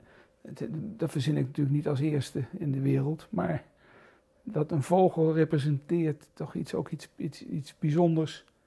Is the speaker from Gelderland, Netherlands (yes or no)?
yes; Arnhem, Gelderland, Netherlands; ik heb als kind woonde ik in Arnhem aan de rand van de Noordrand tegen de bossen van de Veluwe aan. En daar heb ik eigenlijk mijn hele jeugd, tot mijn 18e, was ik in het bos.